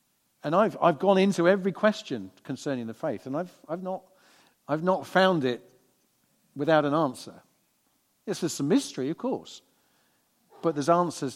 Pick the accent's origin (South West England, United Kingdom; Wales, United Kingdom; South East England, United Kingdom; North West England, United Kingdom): South East England, United Kingdom; moved away as an adult; When I was 18, I grew up on the Isle of Wight, having done A-levels, left to go away to college. I studied at a London University College, it was called Y College, some 60 miles or so from London in rural Kent, just northwest of Ashford.